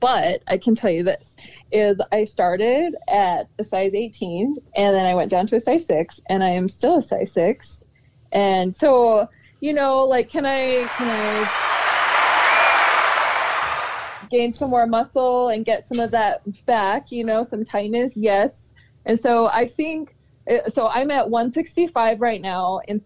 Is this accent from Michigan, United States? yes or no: no; Salt Lake City, Utah, United States; I didn't grow up here. I grew up in Salt Lake City.